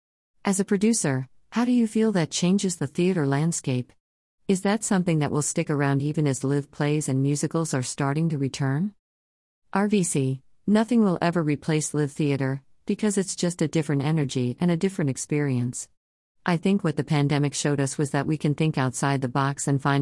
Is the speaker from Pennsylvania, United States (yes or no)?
yes; Pittsburgh, Pennsylvania, United States; I grew up in Pittsburgh, which has a very vibrant art scene.